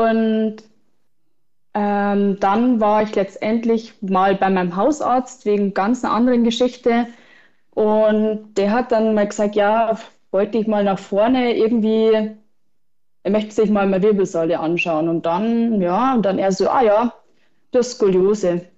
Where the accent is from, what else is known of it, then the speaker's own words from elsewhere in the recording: Bavaria, Germany; ich bin 28 Jahre und komme aus Bayern, also in der Nähe von Augsburg, so Augsburg-Ingolstadt in der Mitte ungefähr